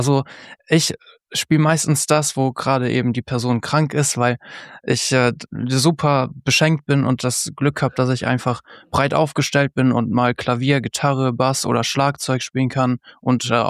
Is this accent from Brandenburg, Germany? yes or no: no; Bergisch Gladbach, North Rhine-Westphalia, Germany; Bei uns in Bergisch Gladbach bin ich quasi groß geworden im CVM